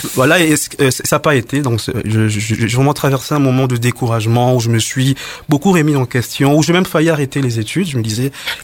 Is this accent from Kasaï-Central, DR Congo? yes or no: no; Kinshasa, DR Congo; moved away as an adult; now in Belgium; On a quitté Kinshasa en 2002. En février 2002, on est arrivé en Belgique.